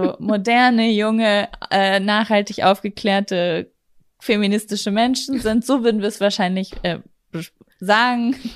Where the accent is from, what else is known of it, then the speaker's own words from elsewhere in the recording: North Rhine-Westphalia, Germany; Bei uns in Ostwestfalen gibt es ja ganz viel.